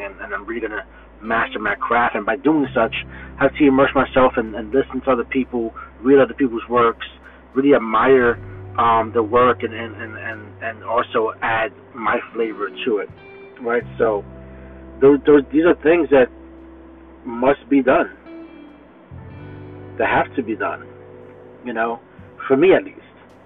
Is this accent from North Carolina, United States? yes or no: no; Brooklyn, New York, United States; I'm from Bed-Stuy, which is the neighboring city of Bushwick, and we kind of grew up in the same neighborhood.